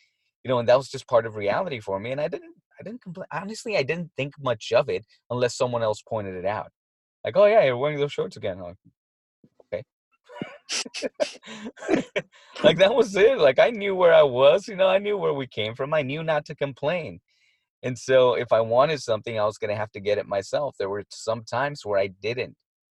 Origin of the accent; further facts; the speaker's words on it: Tijuana, Baja California, Mexico; we were raised in Tijuana. You know, and we were raised in the middle of a hill with no running water.